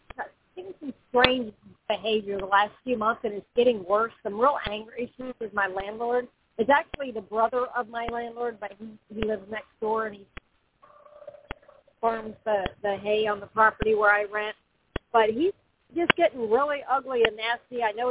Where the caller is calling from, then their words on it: Florida, United States; Oh, I'm sorry. I'm in Florida.